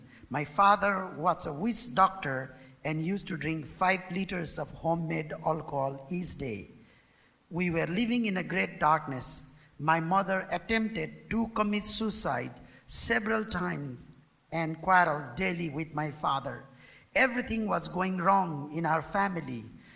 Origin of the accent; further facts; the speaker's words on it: Nepal; English is a second language; from Nepal.